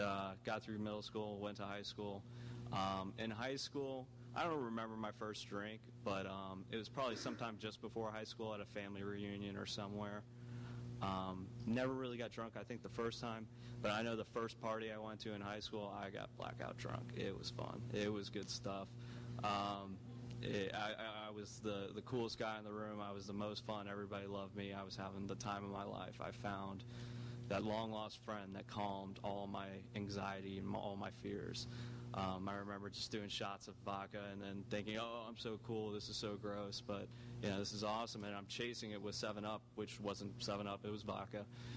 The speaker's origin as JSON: {"language": "English", "town": "Lutz", "region": "Florida", "country": "United States", "tie": "born or raised there", "said": "So I grew up in Lutz."}